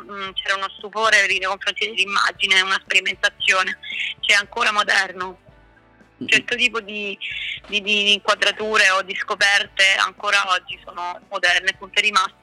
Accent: Messina, Sicily, Italy; also born or lived in Rome; perché provengo da un piccolo paese, comunque sono nata a Roma, però poi ho vissuto fino ai 20 anni, ho vissuto in questo paese della Sicilia

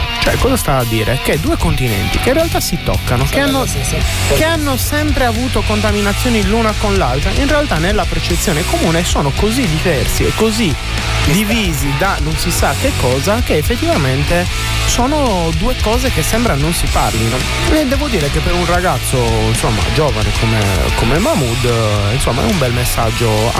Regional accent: Sardinia, Italy; abbiamo una nostra identità che dobbiamo preservare e che è giusto che venga, insomma, amministrata da sardi, per i sardi e con i sardi.

